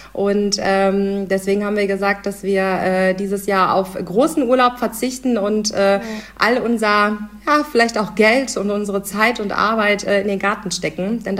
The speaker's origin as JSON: {"language": "German", "town": "Husum", "region": "Schleswig-Holstein", "country": "Germany", "said": "Ursprünglich komme ich nämlich aus Husum."}